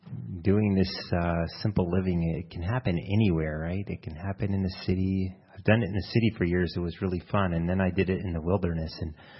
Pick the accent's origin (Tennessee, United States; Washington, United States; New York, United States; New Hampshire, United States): New York, United States; But I grew up in New York, and then...